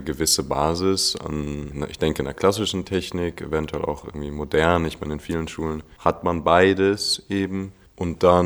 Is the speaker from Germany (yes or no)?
yes; Hamburg, Germany; Ich komme ja aus Hamburg